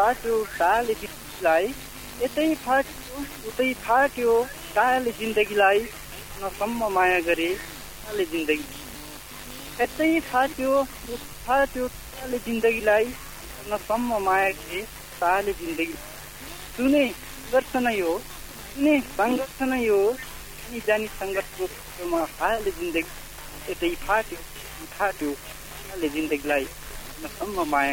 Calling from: Panchadewal, Sudurpashchim Province, Nepal; हजुर म पञ्चदेवल नगर टोलीबाट।

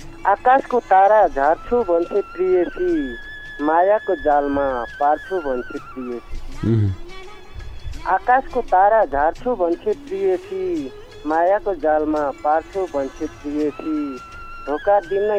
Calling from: Bajhang, Sudurpashchim Province, Nepal; हजुर म बझाङदेखि सर।

